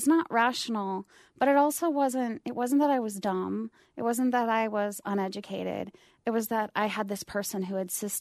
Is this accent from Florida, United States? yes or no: no; Salmon, Idaho, United States; I think growing up in Salmon, and I love Salmon